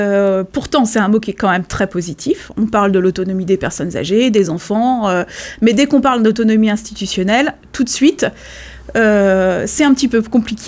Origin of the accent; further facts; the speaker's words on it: Loudéac, Brittany, France; now in Pontivy, France; je viens du centre-Bretagne, je suis née à Loudéac et j'y ai grandi et je vis aujourd'hui à Pontivy.